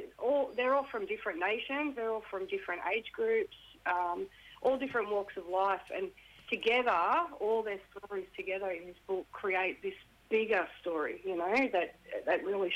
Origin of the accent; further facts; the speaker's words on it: New South Wales, Australia; and I'm Lebanese through my dad's side. My grandmother was Darug, but I grew up in the Tweed Koori community. My stepdad's Bundjalung in South Sea Islander.